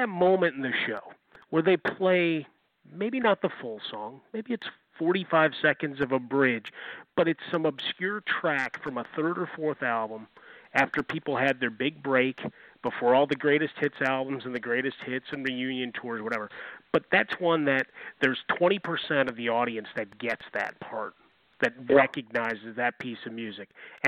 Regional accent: Chicago, Illinois, United States; growing up in Chicago, Bulls fan, not the Bulls apologist

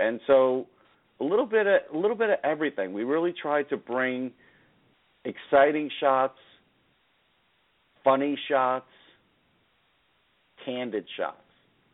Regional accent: Long Island, New York, United States; Dr. J, who I grew up idolizing on Long Island

